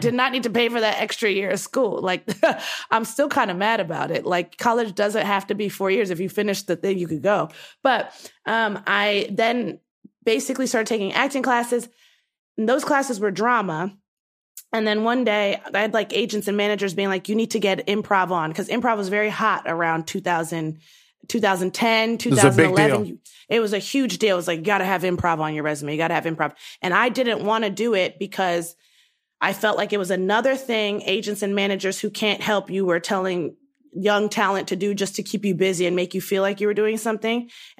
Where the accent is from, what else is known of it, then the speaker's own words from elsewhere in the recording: Baltimore, Maryland, United States; So I was born and raised in Baltimore.